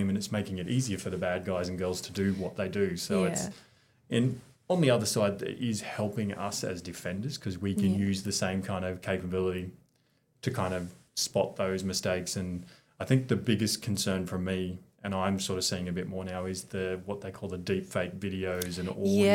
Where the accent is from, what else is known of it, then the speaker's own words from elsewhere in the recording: Brisbane, Queensland, Australia; I'm from Queensland up in Brisbane